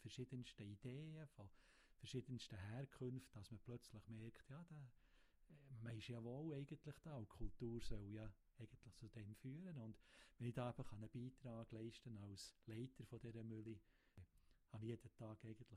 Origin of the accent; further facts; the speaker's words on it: Bern, Switzerland; weil ich bin selber am Thunersee oben aufgewachsen.